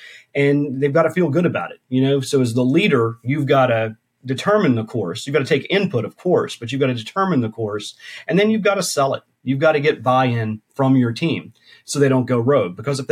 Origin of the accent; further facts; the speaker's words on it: Appalachia, United States; I come from kind of a hard scrabble background, right? I grew up in Appalachia, poor family, lots of challenges.